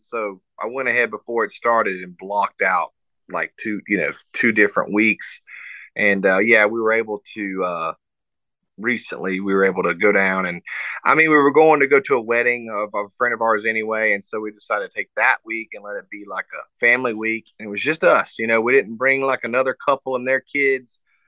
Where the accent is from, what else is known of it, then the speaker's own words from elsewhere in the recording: South Carolina, United States; And yeah, I grew up in South Carolina